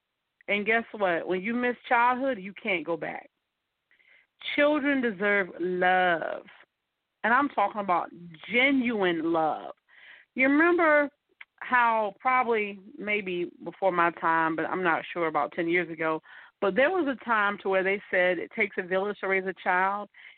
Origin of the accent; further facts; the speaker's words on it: Mullins, South Carolina, United States; I started working with a few people back in my hometown. I did not live there at the time. However, I was about 2.5 hours away. And I would travel to South Carolina every other week